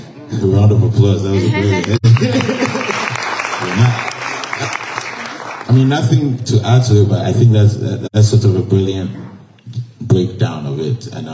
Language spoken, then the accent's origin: English; Ghana; because I grew up in Ghana where being black, I didn't have to question it.